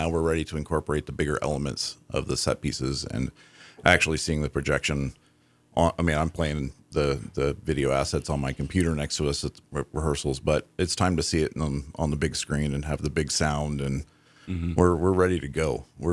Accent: Idaho, United States; I was born and raised in Northern Idaho.

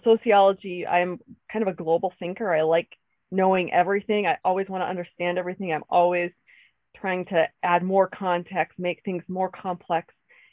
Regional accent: Dover, Idaho, United States; I feel bad saying I grew up there, but I moved there when I was a freshman in high school. So I went lived there all through high school

